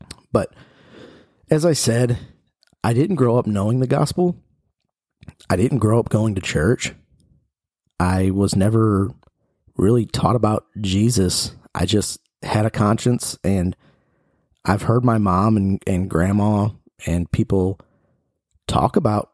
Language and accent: English; Crown Point, Indiana, United States; I grew up in Northwest Indiana. I was actually from Crown Point, Indiana, Cedar Lake area.